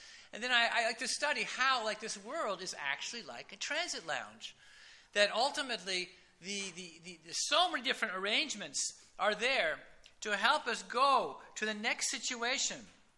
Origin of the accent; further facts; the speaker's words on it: the West, United States; because I grew up in the Western field in the U.S.